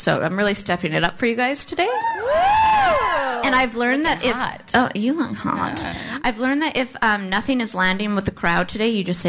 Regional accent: Canada; I'm Canadian.

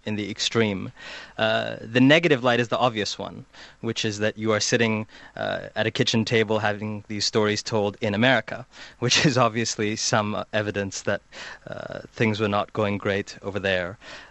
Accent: Cleveland, Ohio, United States; born there; I was born in Cleveland, Ohio.

